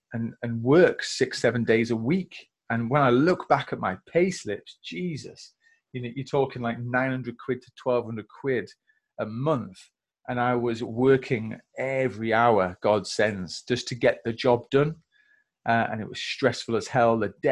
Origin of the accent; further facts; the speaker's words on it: Yorkshire and the Humber, United Kingdom; also born or lived in Germany; I was born in Germany, grew up moving around army bases, things like that as well. And then I settled in North Yorkshire.